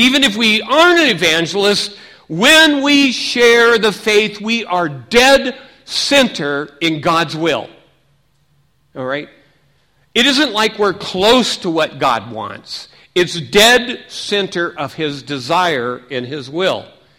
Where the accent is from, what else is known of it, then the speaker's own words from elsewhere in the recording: Seattle, Washington, United States; I was raised in Seattle